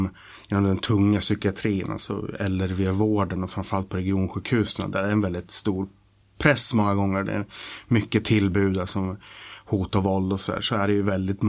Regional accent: Valla, Södermanland, Sweden; also born or lived in Stockholm; Och vi flyttade från, då bodde vi i Vällingby. Men sen så flyttade vi ut på landet. Först till Björkvik och sedan till Valla utanför Katrineholm när jag var bara 1,5-2 år gammal.

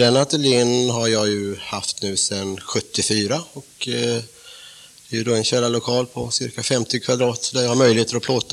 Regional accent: Gothenburg, Västra Götaland County, Sweden; now in Stockholm, Sweden; när jag flyttade till Stockholm så... Jag är göteborgare från början, va? Mm. 64, då flyttade jag hit

